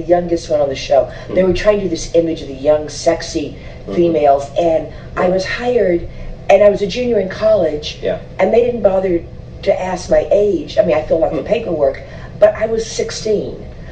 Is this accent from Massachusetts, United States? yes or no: no; Richland Hills, Texas, United States; I actually grew up in an area between Fort Worth and Dallas, an area called Richland Hills.